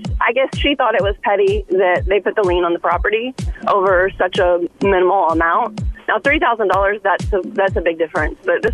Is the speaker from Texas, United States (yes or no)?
no; Shakota, Oklahoma, United States; I grew up in Shakota, Oklahoma, and I was in a car accident and was taken to the hospital.